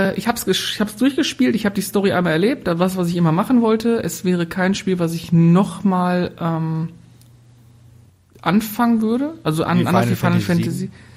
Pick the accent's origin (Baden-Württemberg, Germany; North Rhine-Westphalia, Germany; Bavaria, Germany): North Rhine-Westphalia, Germany; wir kommen ja aus dem Ruhrgebiet